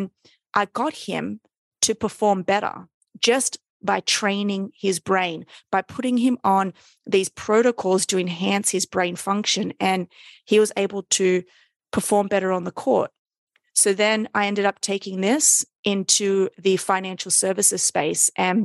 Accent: Sydney, New South Wales, Australia; now in New York City, United States; So I live in New York City, but I am Australian from Sydney, and you've caught me back in Sydney.

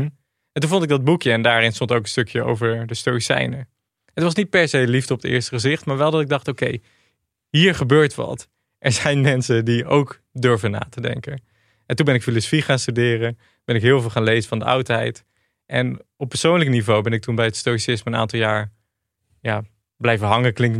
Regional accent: Gelderland, Netherlands; ik woonde in Rotterdam. Voor mij een grote stad. Ik kwam uit de Achterhoek.

